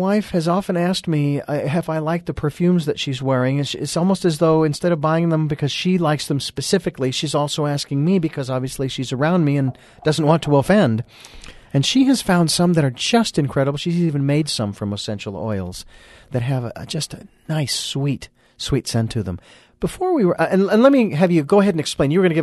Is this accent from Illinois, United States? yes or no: no; Arizona, United States; Even though I'm from Arizona.